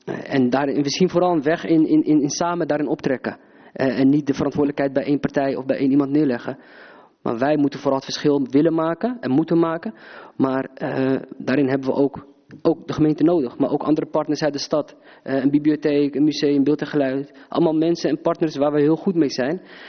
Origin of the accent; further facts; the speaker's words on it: Hilversum, North Holland, Netherlands; nogmaals 33 jaar geboren en getogen in Hilversum.